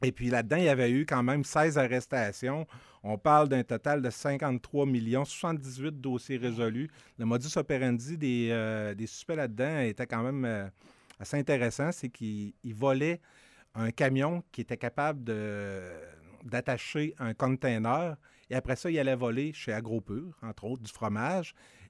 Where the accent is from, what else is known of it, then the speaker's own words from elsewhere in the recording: Quebec City, Quebec, Canada; je venais de Québec